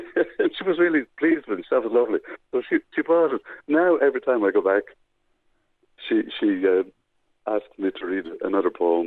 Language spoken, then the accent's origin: English; Portlaoise, County Laois, Ireland; And I always start in Portlaoise, my hometown.